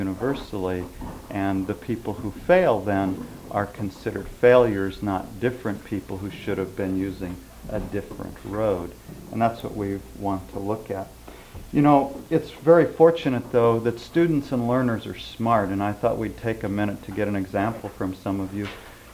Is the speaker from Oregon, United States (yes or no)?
yes; Portland, Oregon, United States; I come from Portland, Oregon